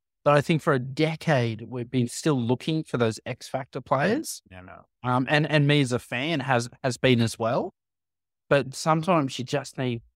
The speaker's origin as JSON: {"language": "English", "country": "Australia", "said": "And as an Australian rugby fan, thankfully a Brumbies fan, it doesn't happen that often."}